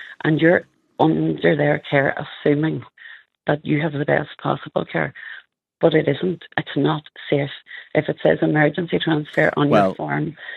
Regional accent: Northern Ireland, United Kingdom; I'm from Fermanagh, so obviously those are to Derry.

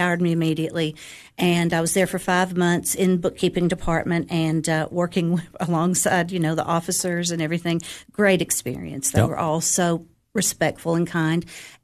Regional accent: Tennessee, United States; born there; And so I was born in Ray County, Tennessee.

